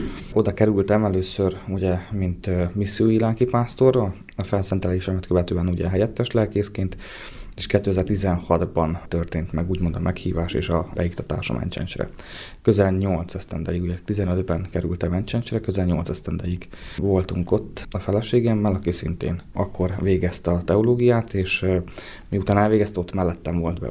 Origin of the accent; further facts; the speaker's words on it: Téglás, Hajdú-Bihar, Hungary; Én Tégláson nőttem fel, tehát ott jártam általános iskolában, onnan kerültem majd Berettyóújfaluba